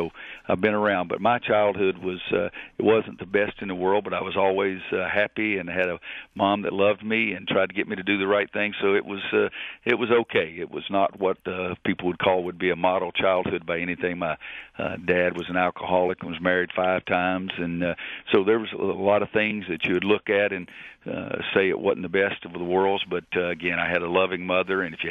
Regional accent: North Carolina, United States; I grew up in Western North Carolina, a split family, but my mother was the angel of the world, and I did okay there and came here to North Carolina as an undergraduate

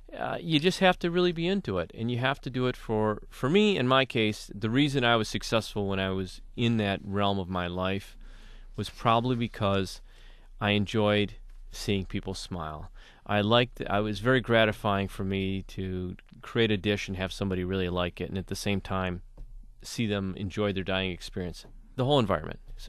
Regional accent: Farmington Hills, Michigan, United States; I grew up in Farmington Hills. I was great family. I was adopted, but I grew up in Farmington Hills, went to Farmington High School

